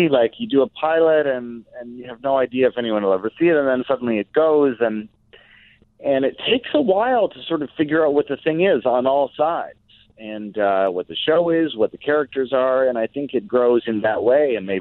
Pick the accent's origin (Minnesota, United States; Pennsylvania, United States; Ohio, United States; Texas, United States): Minnesota, United States; Minneapolis; even though I'm kind of from the Midwest. I spent my teen years in Minneapolis.